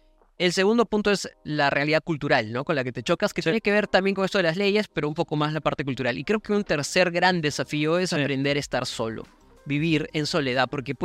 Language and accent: Spanish; Cusco, Peru; now in Lima, Peru; los dos salimos de Cusco, sí